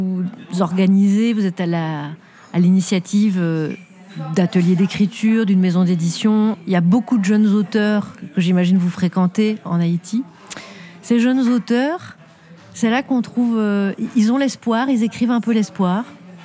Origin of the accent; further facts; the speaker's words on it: Belgium; Encore une fois, moi, je suis belge.